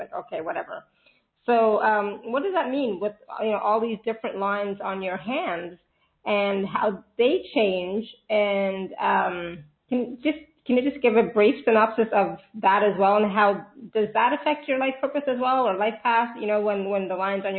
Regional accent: India; I should, because I'm Indian, but I don't.

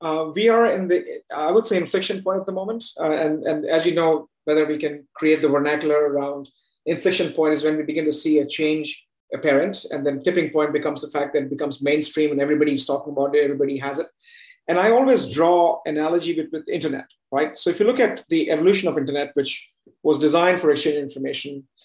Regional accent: India; I'm an Indian and I love my cricket.

